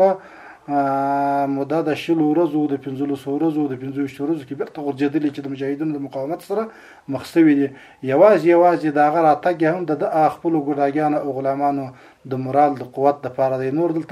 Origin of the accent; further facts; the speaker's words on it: Helmand, Afghanistan; ځکه زه د هلمند د تللی یم فراه ته استول سوی یم